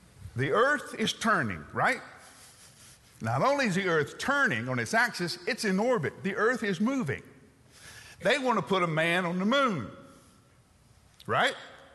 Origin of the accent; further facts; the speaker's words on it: Huntsville, Alabama, United States; I grew up in Huntsville, Alabama, where there were more engineers and more scientists per capita than anywhere in the nation.